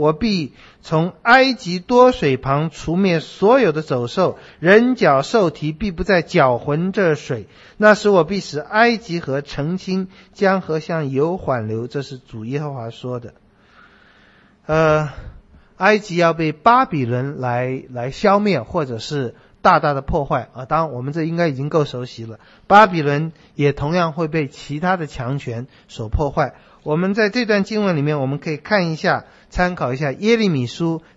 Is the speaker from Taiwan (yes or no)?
yes; Taiwan; 我们在小时候在台湾还可以看得到